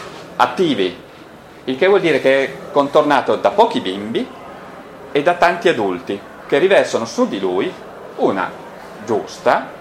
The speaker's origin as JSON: {"language": "Italian", "town": "Turin", "region": "Piedmont", "country": "Italy", "said": "tenete conto che io sono io sono torinese, ma lavoro in Valle d'Aosta"}